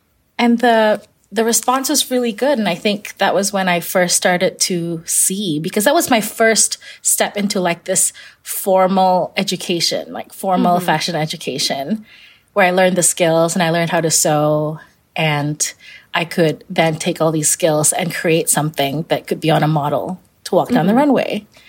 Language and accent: English; Kuala Lumpur, Malaysia; I grew up in Kuala Lumpur, Malaysia